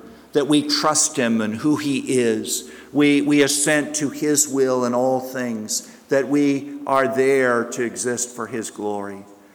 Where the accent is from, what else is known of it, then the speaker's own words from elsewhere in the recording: the South, United States; As a Southerner, I say amen. Southern American.